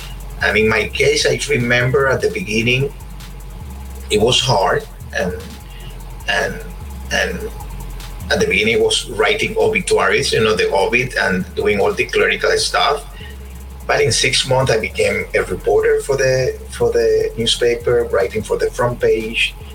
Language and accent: English; Cuba; Cuba is a very complicated thing for Cubans. You know, I was born after the revolution, and for me, it was the only thing that exi